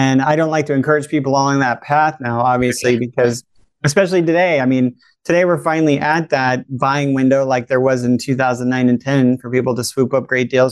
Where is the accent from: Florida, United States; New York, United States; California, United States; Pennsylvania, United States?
Florida, United States; also born or lived in Italy; I was born in Italy and lived in Florida for about all my formative years.